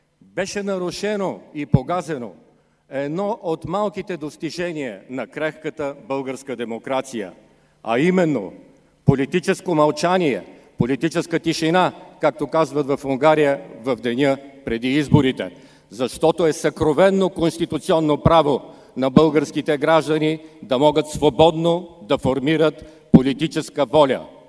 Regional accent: Sofia, Sofia City, Bulgaria; Аз съм бил наред с това, че съм софиянец

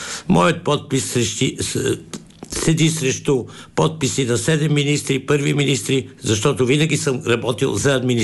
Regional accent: Sofia, Sofia City, Bulgaria; че съм роден в София, трето поколение, от 898 година. Учил съм в София.

